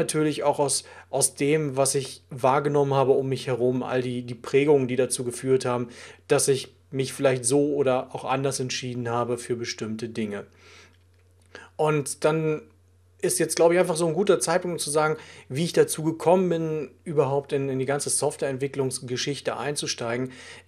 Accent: Germany; now in Switzerland; Bin dann durch einen Zufall in der Schweiz gelandet und dort ist es dann so, eben ich bin Deutscher und wenn ich den Mund aufmache, bin ich eben auch der Ausländer sofort, das merkt man.

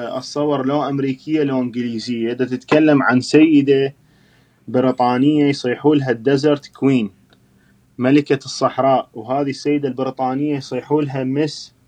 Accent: Iraq; اتصور اني عراقي بس ما شايف قلعة الخيضر.

